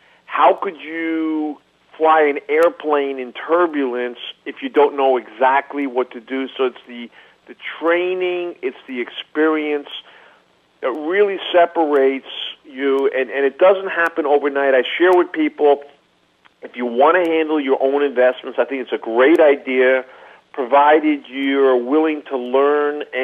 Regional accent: New York City, New York, United States; growing up in New York City where there's a kind of a fast pace

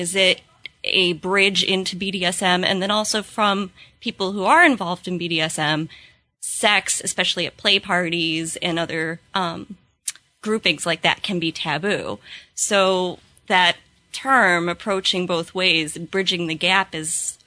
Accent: Cleveland, Ohio, United States; from Cleveland.

